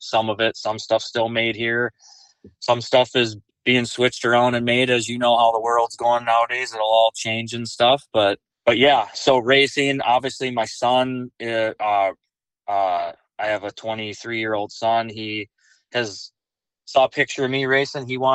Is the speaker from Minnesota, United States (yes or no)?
yes; Prior Lake, Minnesota, United States; Prior Lake, Minnesota.